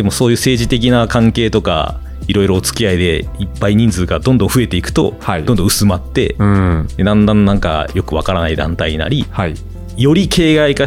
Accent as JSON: {"language": "Japanese", "region": "Aichi", "country": "Japan", "tie": "born or raised there", "said": "地元の愛知県に揃えるとか、それだけで親近感が湧くし"}